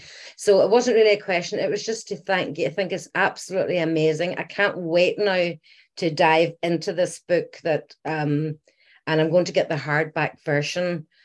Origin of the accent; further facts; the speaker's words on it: Ireland; you'll probably have picked up from the accent, I'm Irish.